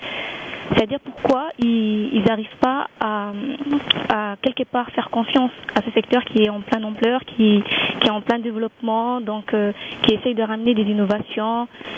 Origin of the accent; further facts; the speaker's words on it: Paris, Île-de-France, France; now in Canada; moi, je viens de Paris, je fais mes études là-bas.